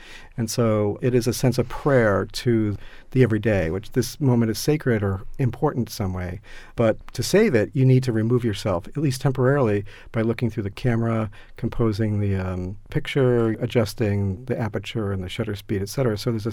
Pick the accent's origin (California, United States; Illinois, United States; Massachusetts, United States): Massachusetts, United States; Medford; I grew up in Medford, but I hung out a lot in Somerville.